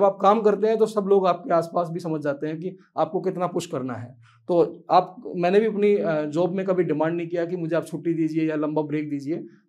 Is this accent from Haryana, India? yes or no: yes; Kahnaur, Haryana, India; रोहतक के पास एक गाँव है कहनौर, मैं कहनौर का रहने वाला हूँ।